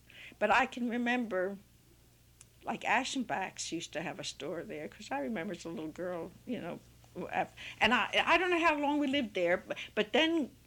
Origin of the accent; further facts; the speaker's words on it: Delaware, United States; born there; because, of course, I was born in 1902 in Delaware